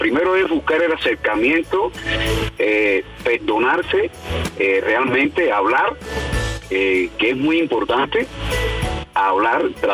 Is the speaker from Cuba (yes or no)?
yes; Cuba; moved away as an adult; soy cubano.